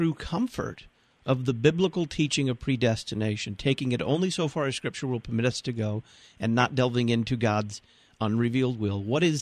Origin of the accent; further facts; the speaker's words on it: Texas, United States; Thanks to Lord of Life Lutheran Church in Plano, Texas, near my hometown